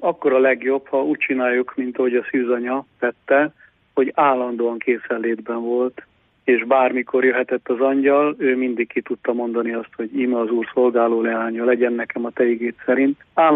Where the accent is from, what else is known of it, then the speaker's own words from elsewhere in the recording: Hasznos, Nógrád, Hungary; born there; Nekem olyan szerencsém volt, hogy hasznosan születtem, ahol ugye Klári néninek megjelent a szűzanya, és aztán lett Fallós Kút, zarándokhely